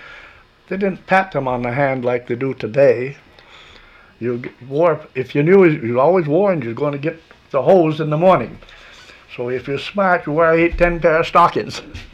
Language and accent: English; Waitsfield, Vermont, United States; born there; I was born in Waitsfield, a back farm bordered on the town line of Warren.